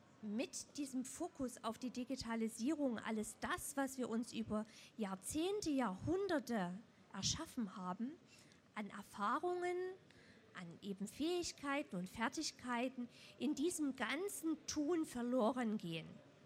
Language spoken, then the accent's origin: German; Glauchau, Saxony, Germany; Ich komme aus Glauchau und vertrete dort die Wirtschaftsförderung in Glauchau.